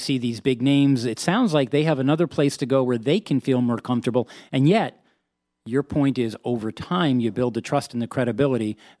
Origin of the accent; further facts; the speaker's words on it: New York, United States; And the reason I'm saying that is, I'm a New Yorker.